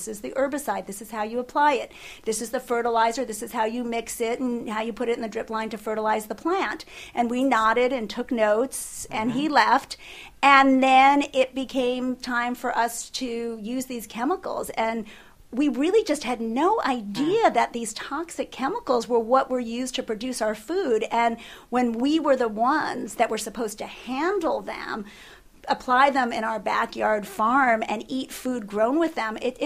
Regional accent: Brooklyn, New York, United States; born there; also born or lived in Manhattan; I was born in Brooklyn in 1963, before Brooklyn was cool. You were embarrassed to have been born in Brooklyn when I was born in Brooklyn. And I moved to Manhattan for high school.

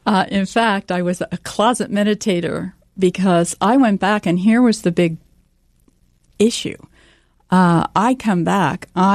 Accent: New Jersey, United States; born or raised there

